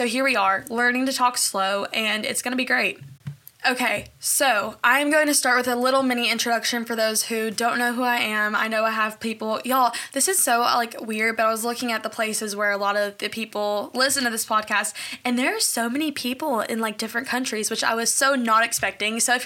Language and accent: English; Bowling Green, Kentucky, United States; But I'm a Bowling Green native, and I grew up around Western.